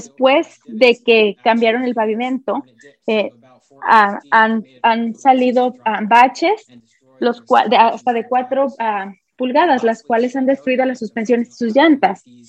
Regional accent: California, United States; born there; yo nací en Cameron, en el área AB 617.

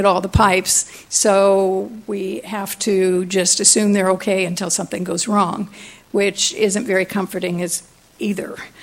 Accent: Shell Beach, California, United States; I'm from Shell Beach.

